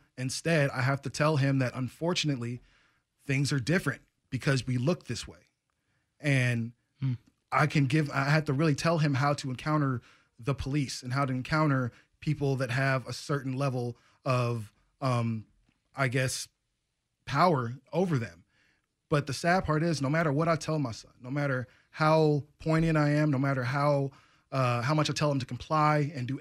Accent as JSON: {"language": "English", "town": "Portland", "region": "Oregon", "country": "United States", "also_born_or_lived": "Las Vegas", "said": "I'm from Portland. I spent most of my life here, from the, you know, outside of some college and living in Las Vegas and stuff like that. This is my city."}